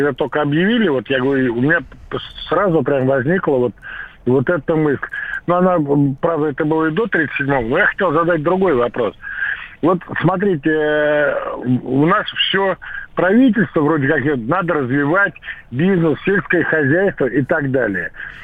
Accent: Moscow, Russia; я из Москвы.

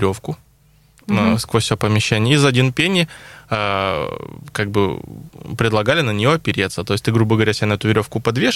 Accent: Anapa, Krasnodar Krai, Russia; Я как уроженец Анапы

